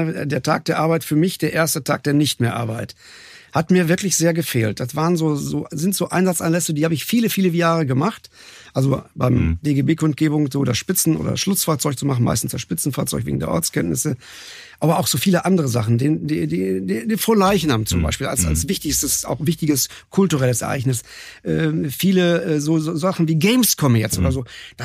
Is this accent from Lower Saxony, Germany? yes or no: no; North Rhine-Westphalia, Germany; born there; Auch ich bin ja Westfale, so von Geburt her, also richtiger.